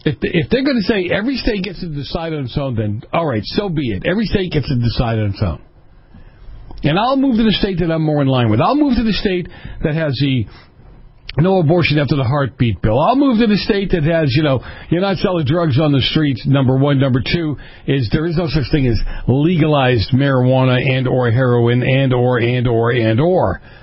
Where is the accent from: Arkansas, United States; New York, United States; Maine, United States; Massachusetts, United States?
Massachusetts, United States; My home state, Massachusetts, God bless.